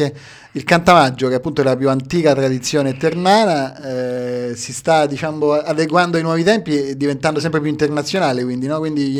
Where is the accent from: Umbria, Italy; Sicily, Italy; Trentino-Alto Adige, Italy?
Umbria, Italy; Terni; born there; Io, per esempio, che sono nato a Terni, però la mia famiglia viene un pezzo da Roma, un pezzo da Capitone, un pezzo da Vacone